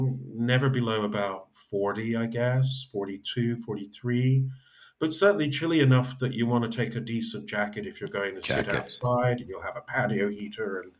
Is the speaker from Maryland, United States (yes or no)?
no; San Diego, California, United States; And I said, well, we're from San Diego. We just literally moved here like a week and a half, 2 weeks ago from San Diego, California.